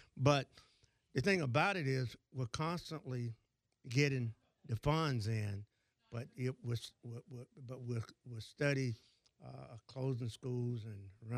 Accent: Florida, United States; We're not going to bring in no socialists in Escambia County. I grew up in Escambia County.

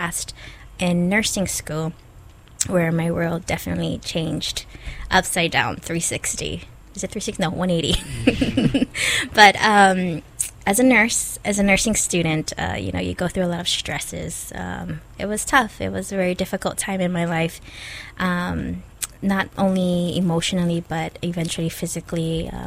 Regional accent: Kaneohe, Hawaii, United States; I grew up in Kaneohe. I went to Castle High School. I'm a Kaneohe girl, although I'm very mistaken to be a Farrington girl.

